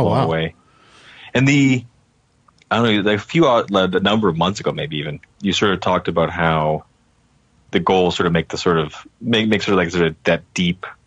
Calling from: Toronto, Ontario, Canada; Canada, Toronto.

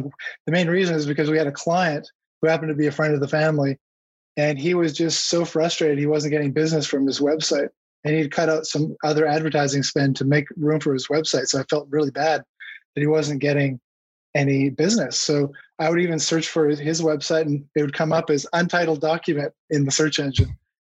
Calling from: Clearwater Beach, Florida, United States; Clearwater Beach, Florida. I live in an area called Island Estates. It's right before the beach. It's a boating community.

